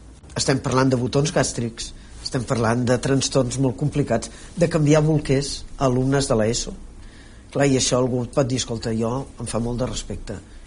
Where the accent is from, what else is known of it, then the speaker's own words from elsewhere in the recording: Catalonia, Spain; som de Tarragona a la cua i Barcelona és que ja no som ni de Barcelona.